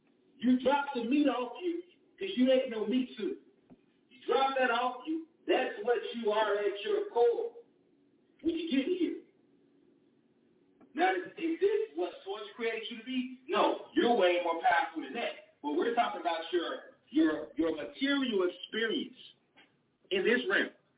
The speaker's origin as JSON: {"language": "English", "town": "Denver", "region": "Colorado", "country": "United States", "said": "I'm telling y'all, when I'm from Denver, that's white Jamaica."}